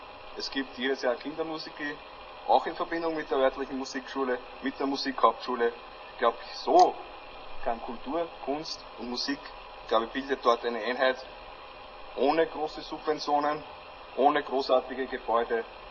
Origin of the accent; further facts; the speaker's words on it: Blindenmarkt, Lower Austria, Austria; dann ist man als Blindenmarkter, wo ich herkomme, natürlich ganz besonders stolz.